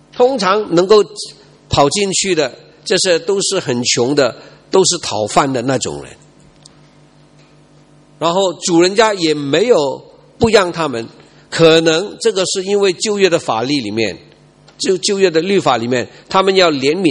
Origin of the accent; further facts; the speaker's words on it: Guangdong, China; 我们广东人呢，有就是很好客的